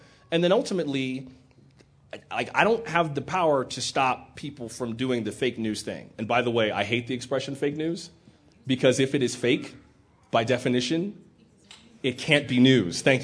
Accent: United States; I don't think there's anything common about being an American. I think we are inherently uncommon people.

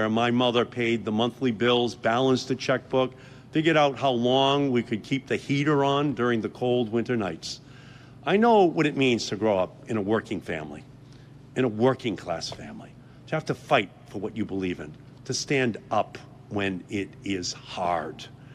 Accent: Malden, Massachusetts, United States; So, growing up in Malden, I learned to read in part at this historic library behind me.

